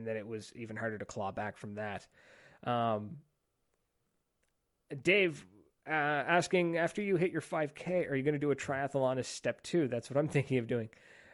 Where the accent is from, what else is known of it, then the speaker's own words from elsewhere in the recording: Canada; I'm a Canadian. I can barely skate.